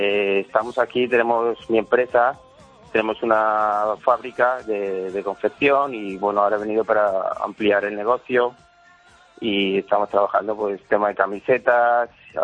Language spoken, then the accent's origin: Spanish; Spain; somos muchos españoles que estamos aquí en el sector textil